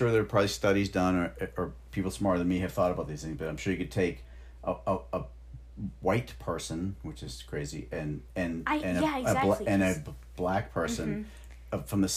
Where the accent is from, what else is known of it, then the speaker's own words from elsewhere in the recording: Ireland; I'm Irish.